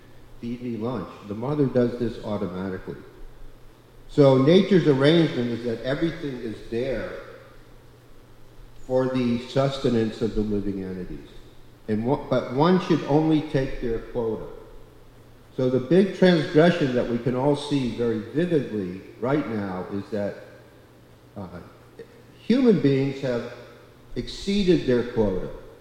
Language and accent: English; Miami, Florida, United States; Like when I was a kid growing up in Miami, in those days at least, which was really a long time ago, you could walk down the block and you could pick mangoes